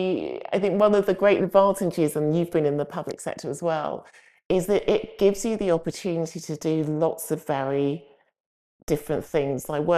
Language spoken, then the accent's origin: English; East London, London, United Kingdom; So I grew up in East London.